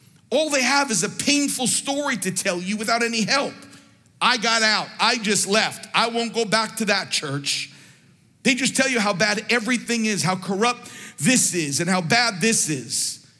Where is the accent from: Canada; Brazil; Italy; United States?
Brazil; English is a second language; I come all the way from Brazil and the sound goes out.